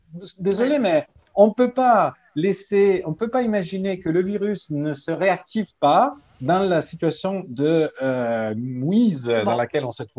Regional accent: Bergamo, Lombardy, Italy; French is a second language; en l'occurrence à Bergame, qui est ma ville natale

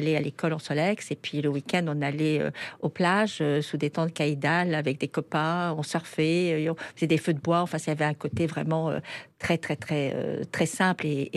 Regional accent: Casablanca, Casablanca-Settat, Morocco; also born or lived in Suresnes; Paris étant un petit peu difficile pour élever ses filles, maman avait préféré le soleil du Maroc, plus, on va dire... adéquate pour de jeunes enfants.

